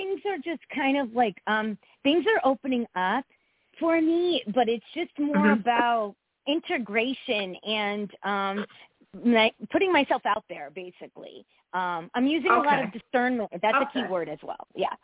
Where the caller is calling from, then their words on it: Connecticut, United States; Connecticut.